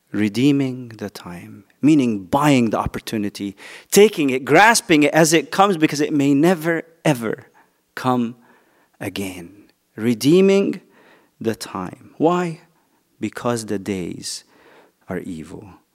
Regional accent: Egypt; now in United States; I grew up in Egypt. I got beat up, all right?

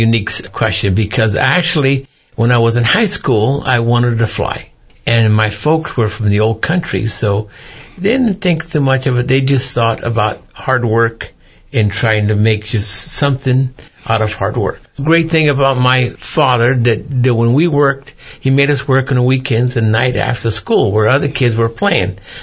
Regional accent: Half Moon Bay, California, United States; born or raised there

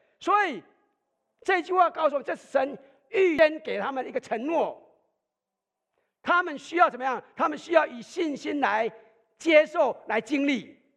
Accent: China; 我们中国人常常讲说，天下没有不是的父母，对不对？

